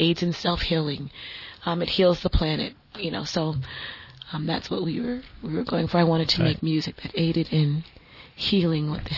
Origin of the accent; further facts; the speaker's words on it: Memphis, Tennessee, United States; I'm from Memphis. You know what I'm saying?